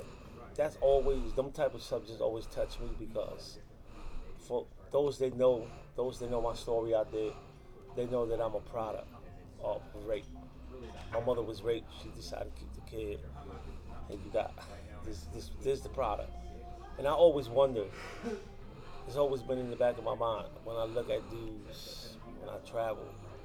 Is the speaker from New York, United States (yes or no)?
yes; New York City, New York, United States; I'm originally from the Bronx.